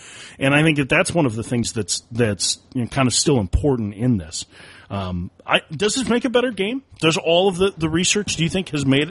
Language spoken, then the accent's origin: English; Minnesota, United States; I'm from Minnesota and really went down there to check out Mr. Buxton play.